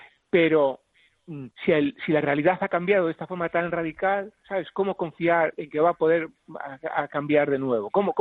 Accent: Galicia, Spain; now in Ourense, Spain; Yo no soy de Ourense, de la ciudad, quiero decir. Yo soy de una aldea, sí, 80 kilómetros... Y nunca había vivido en Ourense de una forma regular, estable, hasta el año 2011. Yo estoy viviendo en esta ciudad desde el año 2011.

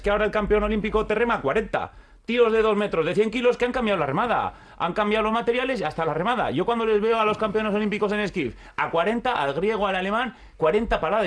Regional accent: Getxo, Basque Country, Spain; yo me considero de Getxo, ¿vale? Aunque sí, yo pero, soy pero canterano, como... yo sí, preferiría ser sí, canterano de Getxo, que sí, es lo que yo me considero sí, porque he estado allí viviendo toda la vida

